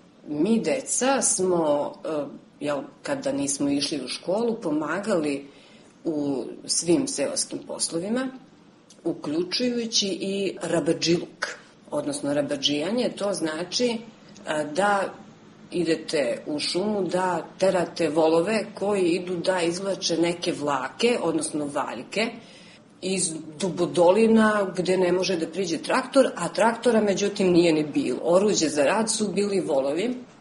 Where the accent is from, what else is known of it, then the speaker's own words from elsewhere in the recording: Kućani, Šumadija and Western Serbia, Serbia; also born or lived in Nova Varoš; Nisam baš rođena, ali sam tamo odrasla. Bila sam đak pešak. Rođena sam u Novoj Varoši, a odrasla sam, pa najjednostavnije rečeno, u Murtenici, a selo bi bilo Kućani. U osnovnu školu sam išla u Kućane i u selo Jasenovo.